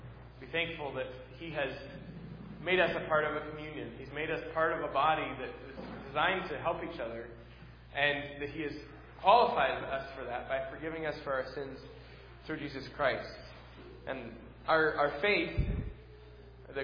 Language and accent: English; New England, United States; the heartbreaking part for me growing up in New England is that it's the historic church in the center of town, in every town, that's the Universalist church